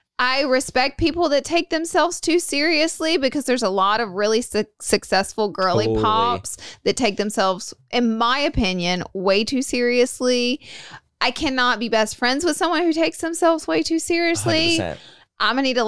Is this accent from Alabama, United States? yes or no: yes; Alabama, United States; I was coming from Alabama.